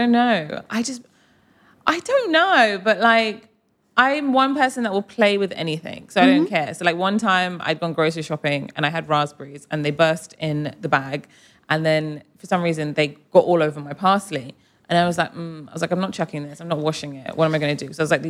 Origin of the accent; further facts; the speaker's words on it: Portsmouth, South East England, United Kingdom; Like, when I grew up in Portsmouth, I was trying to be really English and fit in with my friends.